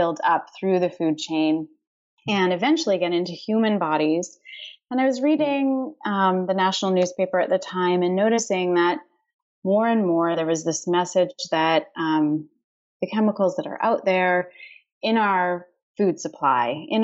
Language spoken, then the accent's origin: English; Canada; I did a master's degree at the University of Alberta, so I'm Canadian, and then I moved on to do a PhD at the University of Toronto